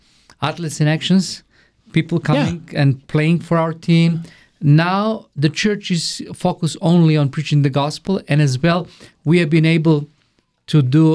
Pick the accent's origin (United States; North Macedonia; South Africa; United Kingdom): North Macedonia; English is a second language; In the year 2006, we moved to Macedonia. I am born in Macedonia. I'm originally from Macedonia, and then we planted a church in the small town of Strumica.